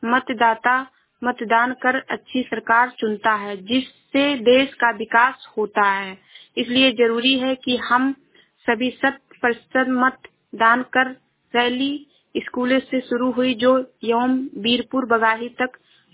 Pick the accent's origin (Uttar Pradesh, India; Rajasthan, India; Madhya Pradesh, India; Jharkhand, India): Uttar Pradesh, India; Shravasti; मैं जिला श्रावस्ती से हूँ।